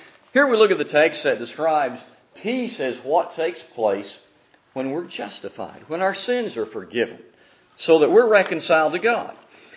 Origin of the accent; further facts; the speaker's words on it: Mississippi, United States; he used to come and hold gospel meetings where I was growing up in Mississippi.